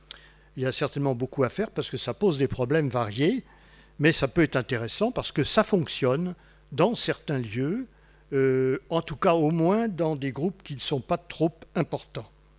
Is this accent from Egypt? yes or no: no; Grand Est, France; Non, pas du tout, je suis alsacien.